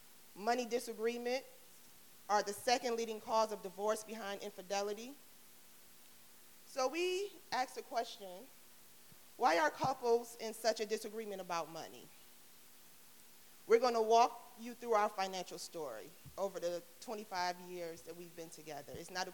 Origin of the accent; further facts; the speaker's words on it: Detroit, Michigan, United States; Growing up, I grew up in Detroit, East Side. Whoop, whoop.